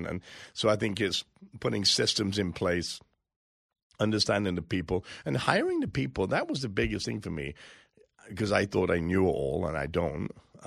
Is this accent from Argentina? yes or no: no; England, United Kingdom; moved away as an adult; now in United States; I come from England. I became a citizen 12, 14 years ago.